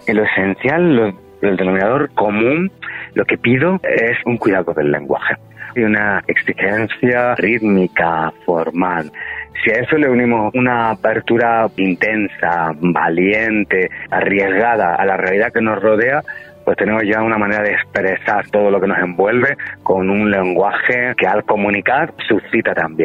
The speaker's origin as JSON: {"language": "Spanish", "town": "Granada", "region": "Andalusia", "country": "Spain", "said": "soy granadino"}